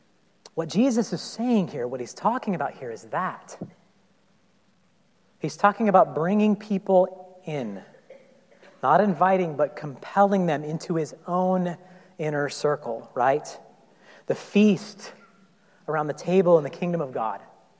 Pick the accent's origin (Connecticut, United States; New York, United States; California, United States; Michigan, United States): California, United States; Truckee; I can remember growing up in Truckee with the snow outside